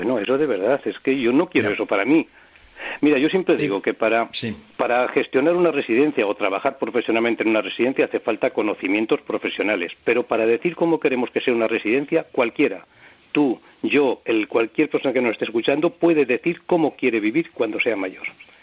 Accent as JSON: {"language": "Spanish", "town": "Soria", "region": "Castile and León", "country": "Spain", "said": "mira, yo soy de Soria"}